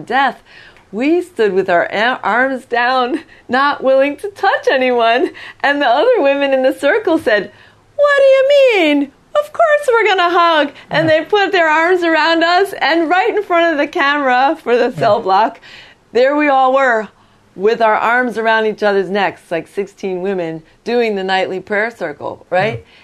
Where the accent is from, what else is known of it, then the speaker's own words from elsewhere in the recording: New York, United States; I am from New York State.